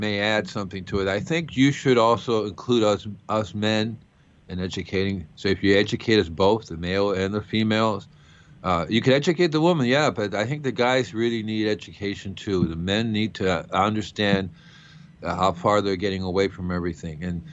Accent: Puerto Rico; When I grew up in Puerto Rico or Cuba, I remember in Puerto Rico, my parents, I would go out.

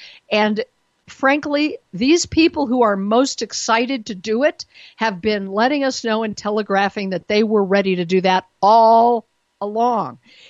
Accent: Colorado, United States; I'm not from Missouri. I'm from Colorado.

